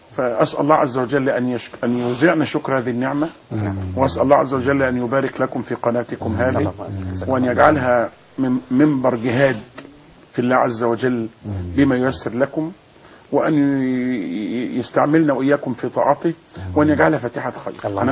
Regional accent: Egypt; احنا عندنا في مصر

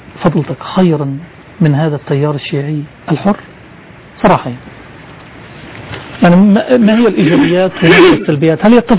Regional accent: Egypt; التخميس عندنا في مصر له مدلول آخر معنا.

